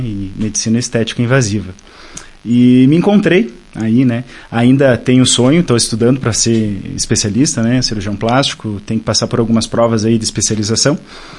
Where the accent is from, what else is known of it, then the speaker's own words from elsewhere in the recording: São José do Ouro, Rio Grande do Sul, Brazil; now in Bento Gonçalves, Brazil; Sou natural de São José do Ouro, atualmente moro em Bento Gonçalves